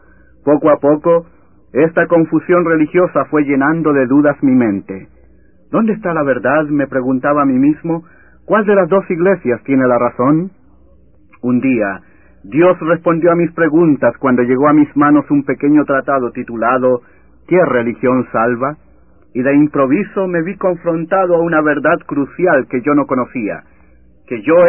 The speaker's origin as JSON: {"language": "Spanish", "region": "Valparaíso", "country": "Chile", "tie": "born or raised there", "said": "Mi ciudad natal es Valparaíso, puerto principal de la República. Crecí y me eduqué en medio de un ambiente religioso."}